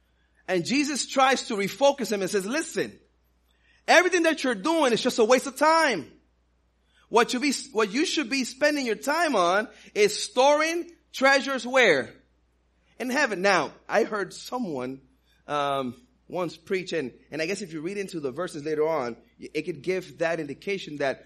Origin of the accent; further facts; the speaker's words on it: New York City, New York, United States; first language Spanish; English is a second language; You know, I grew up in New York City, so I learned Spanish at home, and I learned English on the streets, and I always had a C in English and in reading, and my grammar and all that wasn't that strong